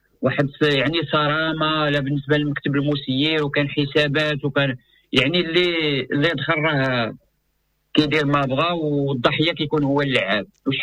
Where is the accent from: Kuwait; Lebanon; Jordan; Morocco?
Morocco; Ain Taoujdate, Fès-Meknès; born there; من مواليد 28/6/72 مجدد مدينة عين توجطات.